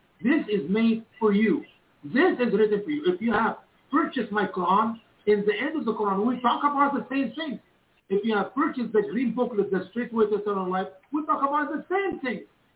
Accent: Egypt; English is a second language; moved away; we're going to talk about even coming to my home country, Egypt

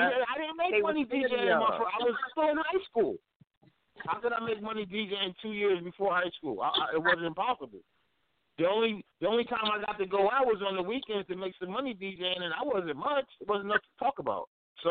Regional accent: East Orange, New Jersey, United States; also born or lived in Newark; I was born in Newark, New Jersey. I was raised in East Orange.

